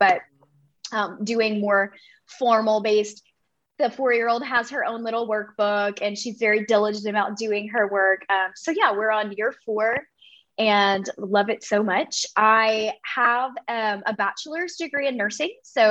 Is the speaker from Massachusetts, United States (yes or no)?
no; Louisiana, United States; So I am from Southwest Louisiana, born and raised here, small rural community. I was raised very rural.